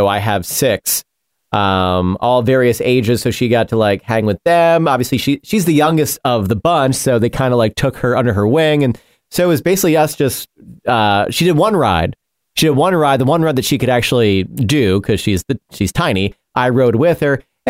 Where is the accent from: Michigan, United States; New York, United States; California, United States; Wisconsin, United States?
New York, United States; Well, I grew up in New York, and so I met my family.